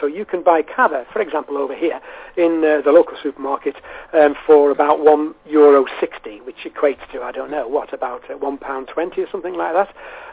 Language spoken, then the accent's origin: English; North West England, United Kingdom; I'm actually from the Wirral Peninsula, as you can possibly tell from my accent